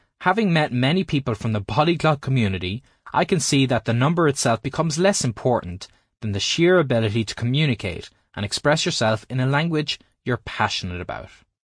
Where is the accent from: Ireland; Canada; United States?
Ireland; Irish is important to me as an Irish person.